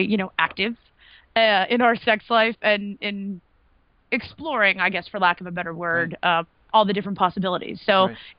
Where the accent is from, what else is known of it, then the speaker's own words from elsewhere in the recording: Telford, Pennsylvania, United States; I grew up in a little town called Telford, Pennsylvania.